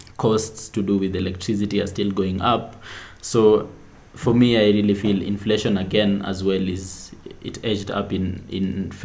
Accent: Kenya; But anyway, I'm optimistic still as a Kenyan

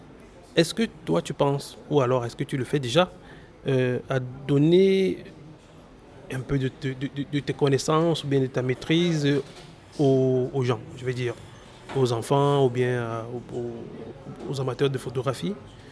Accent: Cameroon; chez nous au Cameroun, quand tu dégaines un appareil photo, tu mets les gens mal à l'aise.

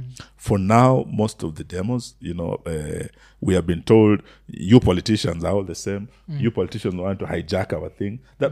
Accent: Kenya; Yes, as a Kenyan lawyer

